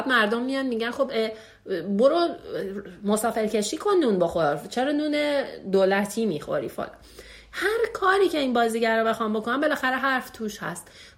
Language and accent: Persian; Iran; من خودم ایرانی هستم، ما ایرانی هستیم